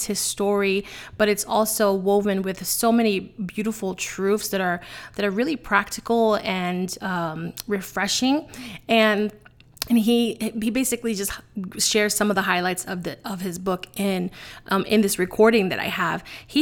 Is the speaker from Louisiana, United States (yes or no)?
no; New York City, New York, United States; I am a sassy Latina. I have been giving people a piece of my mind since growing up in the Bronx